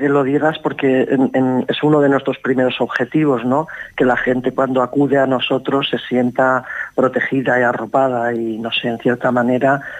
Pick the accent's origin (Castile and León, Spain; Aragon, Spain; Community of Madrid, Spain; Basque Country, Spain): Basque Country, Spain; Bilbao; volví hace poquito de mi tierra, de Bilbao, que fui a buscar un poco de fresco